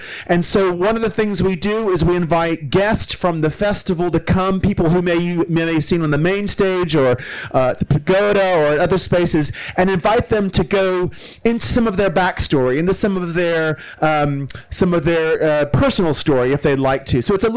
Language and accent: English; United States; I'm from the States, as you may have sensed.